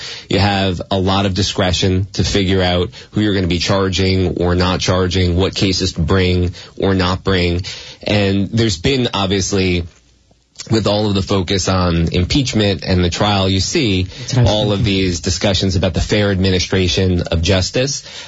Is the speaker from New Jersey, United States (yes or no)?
yes; Kearny, New Jersey, United States; also born or lived in Hoboken; now in Chester, United States; So I'm from New Jersey originally, from Kearney in Hudson County.